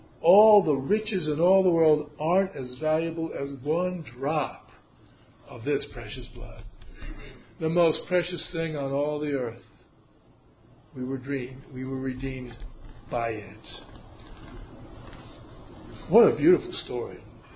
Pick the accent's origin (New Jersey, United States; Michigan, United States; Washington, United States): New Jersey, United States; Short Hills; I grew up in Short Hills, New Jersey, which is a community outside of New York City. It's a bedroom community for Wall Street executives. Great wealth.